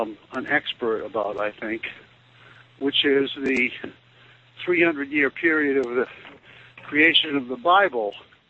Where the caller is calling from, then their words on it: Florida, United States; Hi, Carolyn. Hi, Bruce. … in Florida.